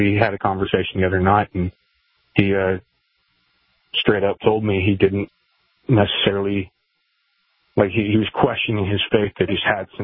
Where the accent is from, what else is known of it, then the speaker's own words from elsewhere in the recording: Kansas, United States; I grew up in Kansas.